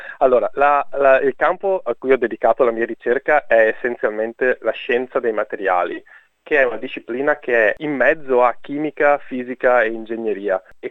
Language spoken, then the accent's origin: Italian; San Donato di Piave, Veneto, Italy; now in Australia; Io sono nato e cresciuto a San Donato di Piave, una cittadina in provincia di Venezia, e ho fatto l'università a Padova.